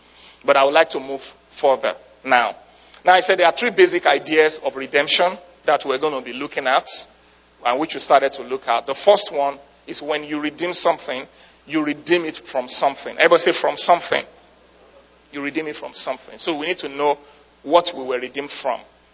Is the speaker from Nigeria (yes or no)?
yes; Nigeria; first language Yoruba; English is a second language; In my native language, which is Yoruba, the word is very explicit.